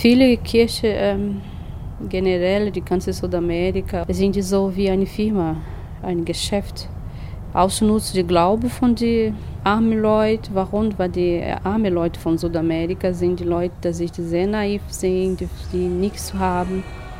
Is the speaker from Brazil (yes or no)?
yes; Rio de Janeiro, Brazil; German is a second language; Ich komme selber aus Rio de Janeiro.